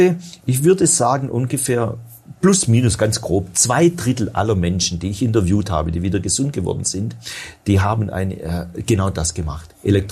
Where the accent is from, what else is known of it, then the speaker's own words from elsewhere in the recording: Baden-Württemberg, Germany; ich bin Schwabe